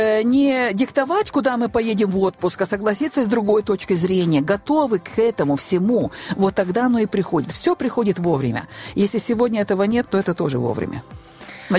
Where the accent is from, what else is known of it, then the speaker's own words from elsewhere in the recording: Chernivtsi Oblast, Ukraine; also born or lived in Estonia / Kherson, Ukraine; я сама из Черновицкой области, я была в Черновцах, я была в Эстонии, определенное время жила, я в Херсоне, жила в Херсоне, мы поженились.